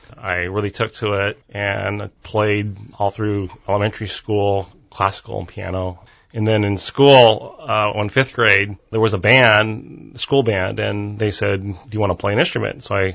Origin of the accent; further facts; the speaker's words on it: Belmont, United States; I grew up in Belmont, and grew up there, went to school, started piano lessons at age 8.